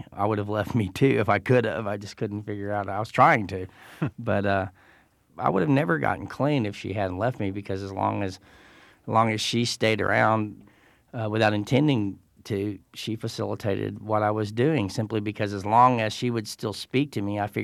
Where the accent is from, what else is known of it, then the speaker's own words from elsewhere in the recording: Texas, United States; I'm from Texas, and I was raised in a house in Texas that was opposed to the death penalty